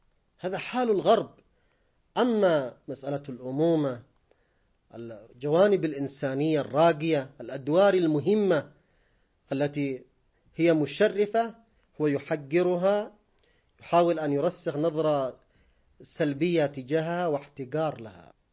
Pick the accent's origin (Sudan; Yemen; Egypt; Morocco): Yemen; ما جرى عندنا في اليمن